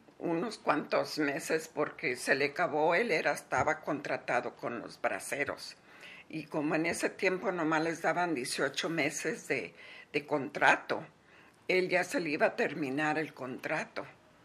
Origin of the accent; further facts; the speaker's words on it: Los Angeles, California, United States; also born or lived in Texas; Pues yo nací en Los Ángeles, pero más bien me fui como unos 9 años, me fui para Texas hasta regresé como a los 10 años que mi mamá vivía aquí en Los Ángeles y ya regresé aquí.